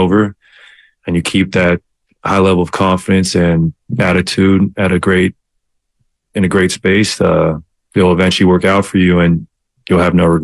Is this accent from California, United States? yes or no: yes; California, United States; born or raised there